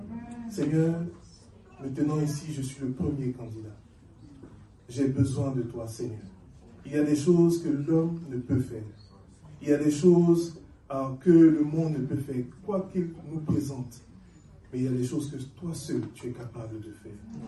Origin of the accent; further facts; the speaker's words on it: Côte d’Ivoire; Je suis originaire de la Côte d'Ivoire. Et j'ai grandi dans cette église.